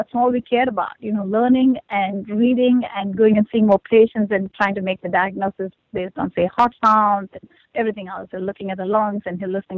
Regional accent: India; I grew up in India, and I wanted to be a physician since I was probably 3 or 4 years of age.

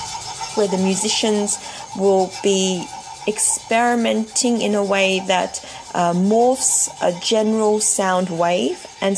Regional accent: Australia; now in Paris, France; I'm a violinist from Australia.

